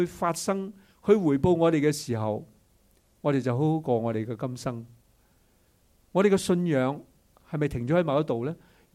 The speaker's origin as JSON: {"language": "Chinese", "country": "China", "said": "所以我们中国人初一我就做十五"}